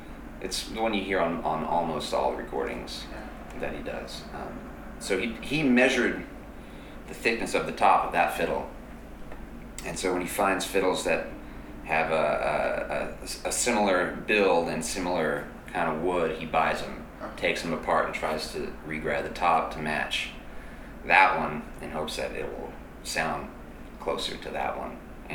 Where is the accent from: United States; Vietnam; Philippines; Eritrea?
United States; California; hey, I play the fiddle, you know, I'm from Southern California too